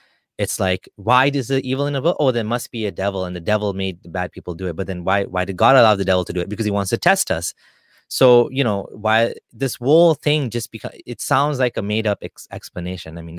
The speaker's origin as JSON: {"language": "English", "country": "Kenya", "said": "Like, I'm from Kenya, you know, I was asking my uncle"}